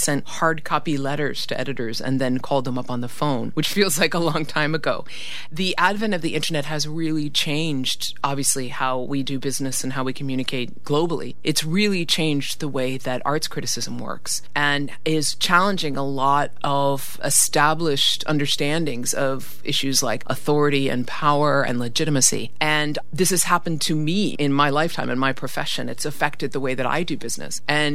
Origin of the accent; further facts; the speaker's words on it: California, United States; And for me, that's quite unusual because I come from California, so I come from a relatively new place